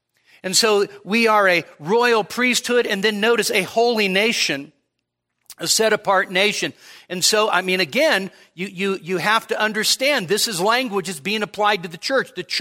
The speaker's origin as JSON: {"language": "English", "country": "United States", "tie": "born there", "said": "Am I glad I was born in America? You bet. Am I glad I was born in America and not Papua? Yes."}